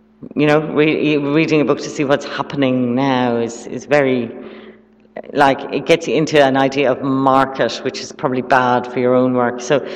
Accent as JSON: {"language": "English", "country": "Ireland", "said": "people ask me about being an Irish writer all the time, and I don't talk enough about the language"}